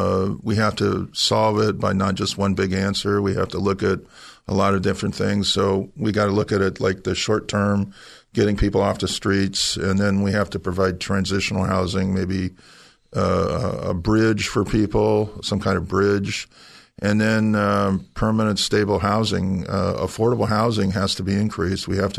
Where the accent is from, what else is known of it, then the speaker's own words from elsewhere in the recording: San Jose, California, United States; Well, I'm a native of San Jose. I grew up in San Jose, and I got 9 brothers and sisters.